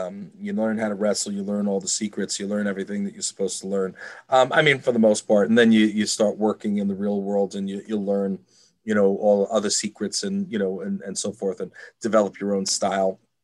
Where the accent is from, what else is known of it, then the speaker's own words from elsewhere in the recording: Uniondale, New York, United States; because I grew up in Uniondale, New York. I was one of the only white kids.